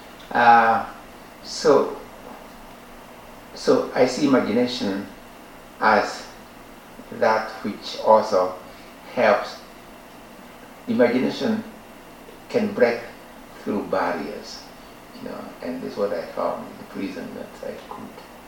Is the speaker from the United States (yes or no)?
no; Kenya; first language Gikuyu; English is a second language; we developed theater in my mother tongue, the Koyo language, through a play called I'll Marry When I Want